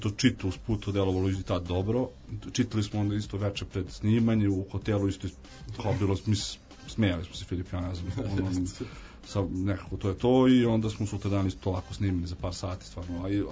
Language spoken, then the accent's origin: Serbian; Kragujevac, Šumadija, Serbia; Da, mi smo iz Kragovica.